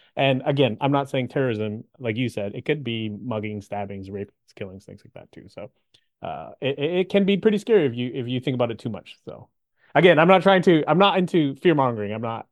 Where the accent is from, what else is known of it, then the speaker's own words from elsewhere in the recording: Canada; I grew up in Canada. I was born and raised in Canada